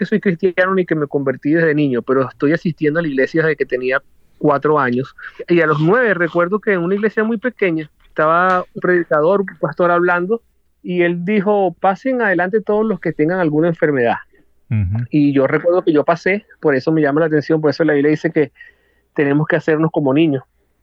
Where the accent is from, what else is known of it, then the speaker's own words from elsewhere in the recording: Venezuela; somos venezolanos y vivimos en Venezuela